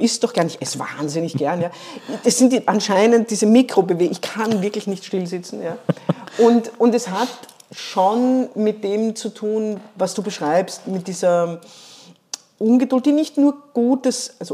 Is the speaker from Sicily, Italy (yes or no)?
yes; Sicily, Italy; also born or lived in Vienna, Austria; Ich bin ja zum Teil in Sizilien aufgewachsen, also als Kind